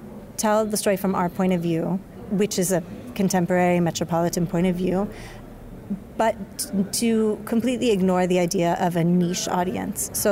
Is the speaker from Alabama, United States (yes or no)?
no; San Diego, California, United States; moved away as an adult; also born or lived in New York, United States / Milan, Italy; now in Sardinia, Italy; I'm come from San Diego originally. I lived in New York for many years, then Milan, then Sardinia.